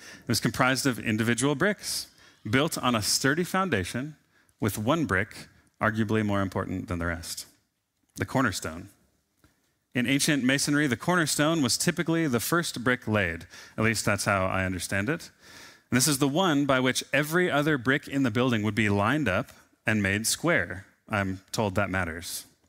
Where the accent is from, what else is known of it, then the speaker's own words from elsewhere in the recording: Montana, United States; To consider them less American than me because I was born and raised in Montana is actually categorically, legally untrue.